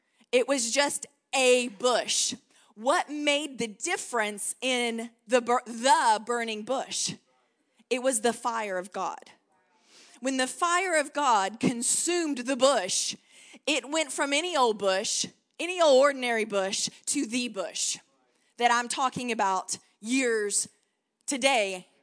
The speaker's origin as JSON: {"language": "English", "region": "Texas", "country": "United States", "accent": "Texan", "said": "Not so much, I know, with my Texan accent, you can be like, what's she on about?"}